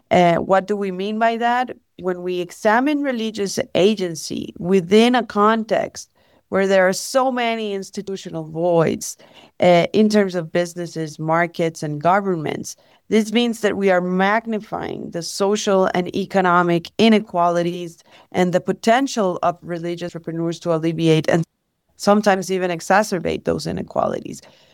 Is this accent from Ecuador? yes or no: yes; Ecuador; now in Mexico; So I am originally from Ecuador, but I live in Mexico.